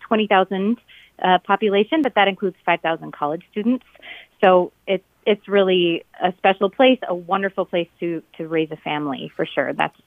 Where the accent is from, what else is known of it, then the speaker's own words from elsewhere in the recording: Rochester, Minnesota, United States; now in Northfield, United States; I currently live in Northfield, Minnesota. I grew up in Rochester and went to college in Northfield, and then lived many places around the state, around the country